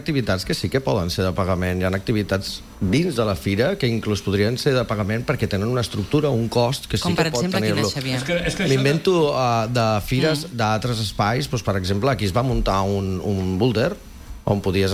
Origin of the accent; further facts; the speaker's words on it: Calella, Catalonia, Spain; perquè és la festa major i la fira del meu poble. Llavors jo tinc... I compro la idea d'un dia lliure, però és que no és suficient. O sigui, és la fira de Calella.